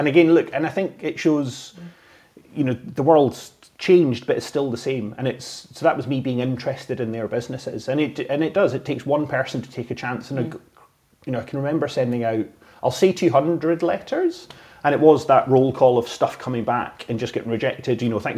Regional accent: Scotland, United Kingdom; especially, you know, Scottish people, especially, but as British people, we have it and all the rest of it.

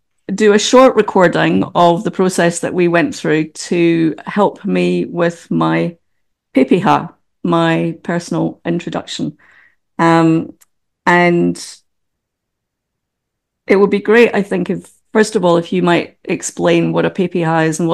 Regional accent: Scotland, United Kingdom; moved away as an adult; now in New Zealand; I'm Scottish, and for the last 23 years I've lived in New Zealand, Aotearoa.

